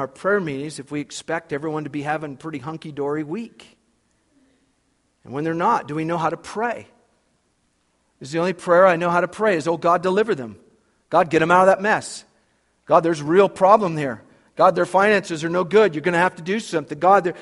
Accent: Idaho, United States; now in Kalispell, United States; I was raised in Idaho. We had the same problem.

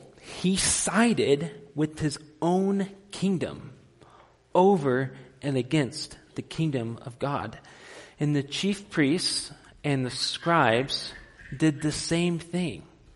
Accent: Texas, United States; born there; I was born in Texas, part of the U.S. of A., and people from Texas, or even more broadly, people from America, act and talk and relate to people in certain ways. Most of us speak English as our primary language.

